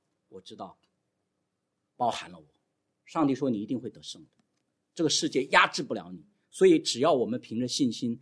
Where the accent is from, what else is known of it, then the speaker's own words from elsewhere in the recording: China; 我们作为一个中国人，想不想让中国变得更好？